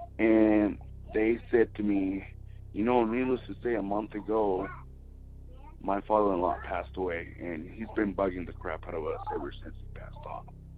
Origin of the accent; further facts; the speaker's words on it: Venezuela; now in United States; 20 years ago, exactly 20 years ago, not to the date, but close to the month, I moved to the United States from Venezuela, a country down in South America.